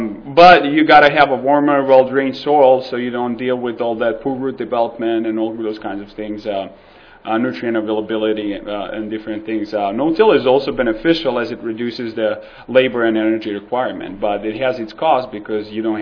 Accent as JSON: {"language": "English", "country": "Serbia", "lives_now": "Lincoln, United States", "said": "Originally, I'm from Southeast Europe, a small country, Serbia."}